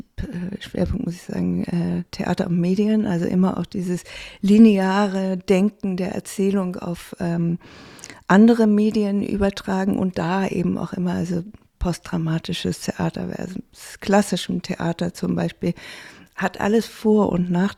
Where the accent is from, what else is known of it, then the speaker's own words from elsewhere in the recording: Hamburg, Germany; Ich komme ja aus Hamburg, was eben eine Küstenstadt ist.